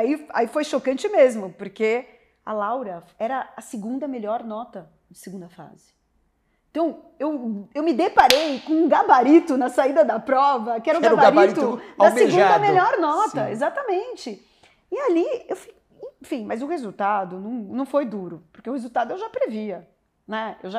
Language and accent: Portuguese; São Paulo, Brazil; Sou paulistana de feijoada e pizza. Então, eu queria voltar para cá.